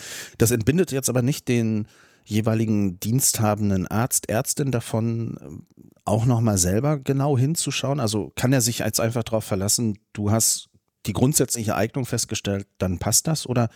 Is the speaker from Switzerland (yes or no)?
no; North Rhine-Westphalia, Germany; Jetzt komme ich aus Nordrhein-Westfalen, anderes Bundesland als Tübingen